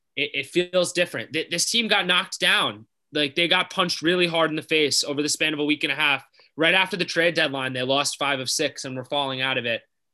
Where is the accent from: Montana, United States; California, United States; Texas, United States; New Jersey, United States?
New Jersey, United States; if you're from Jersey, it's different. And I'm from Jersey.